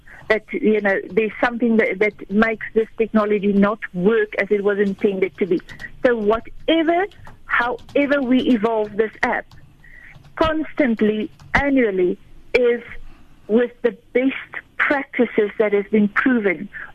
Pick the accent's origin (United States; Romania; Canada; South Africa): South Africa; We are South African, we are women, we are working for women.